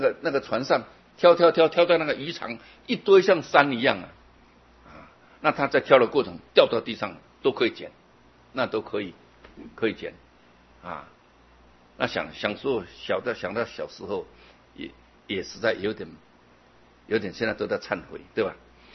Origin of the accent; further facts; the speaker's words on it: Yilan County, Taiwan; 我们宜兰人很佩服他